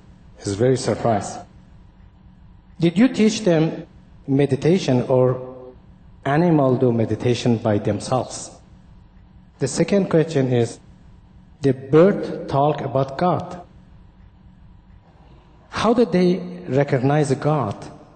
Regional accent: Iran; But originally, I am from Iran.

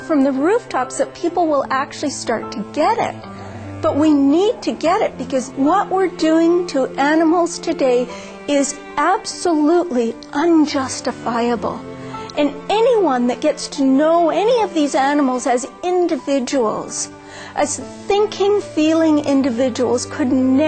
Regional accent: Canada; I'm Canadian.

